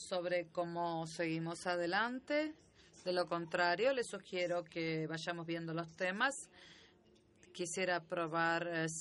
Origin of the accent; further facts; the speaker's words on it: Italy; Spanish is a second language; Yo soy italiano, así que yo necesito café.